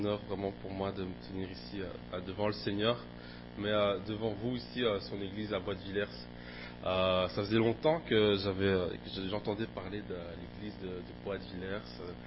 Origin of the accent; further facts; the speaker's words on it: Gembloux, Wallonia, Belgium; j'ai grandi à Jean-Blou, donc je suis aussi de la province de Namur. Je suis de la province de Namur et j'en suis fier.